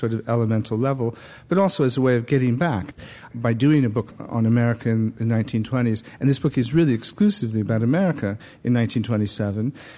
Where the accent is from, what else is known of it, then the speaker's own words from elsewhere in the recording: Iowa, United States; I think a lot of it is to do with growing up in Iowa, particularly in the 50s.